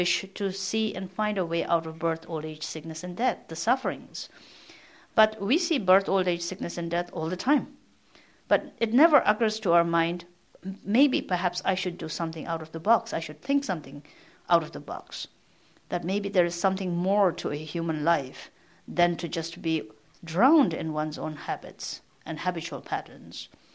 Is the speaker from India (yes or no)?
yes; North India, India; I grew up in India where Hinduism is very strong. I grew up in North India where there are a lot of Muslims, and I had a lot of friends who are Muslims. And I did spend a number of years going to a Catholic convent school.